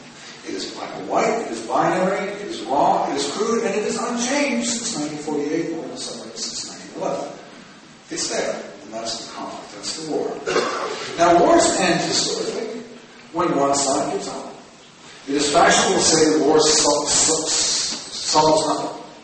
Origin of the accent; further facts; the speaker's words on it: United States; I experienced this personally as an American in 1975 when my country gave up.